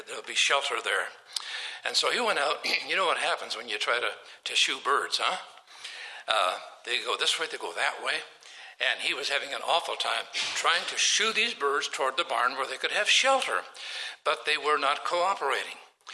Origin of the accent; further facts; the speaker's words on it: Swan Plain, Saskatchewan, Canada; born there; I was born near Swan Plain, Saskatchewan, in 1934, and nothing is left of the homestead.